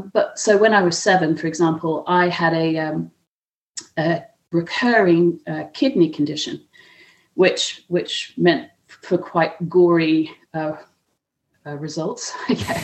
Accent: Hong Kong; And so growing up in Hong Kong in the, I guess, the 90s, 80s, 90s, it was a really interesting time. And my family actually have a long history in the region. My dad also grew up in Hong Kong.

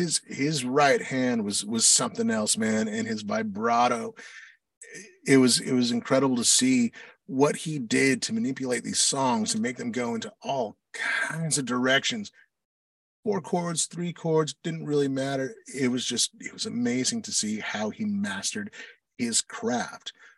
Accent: Santa Fe, New Mexico, United States; I am originally from Santa Fe, New Mexico.

